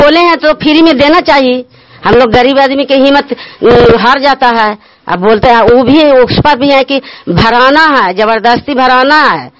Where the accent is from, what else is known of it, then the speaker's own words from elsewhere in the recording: Sakarpura, India; सकरपुरा के रहने वाला हूँ।